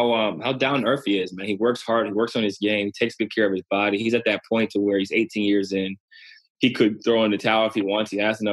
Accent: Ohio, United States; they see I'm from Ohio, so my dad reads the paper every day

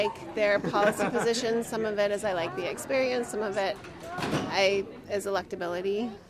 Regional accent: United States; I want to feel good about being here and being American

